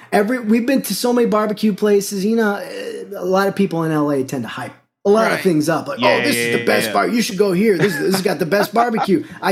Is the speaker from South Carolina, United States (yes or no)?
yes; Spartanburg, South Carolina, United States; But so I was raised in Spartanburg.